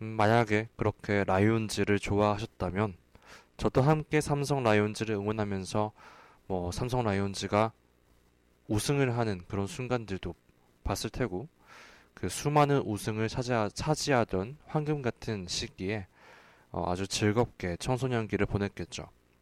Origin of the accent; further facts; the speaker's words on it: Busan, South Korea; 제 고향이 부산이기 때문입니다.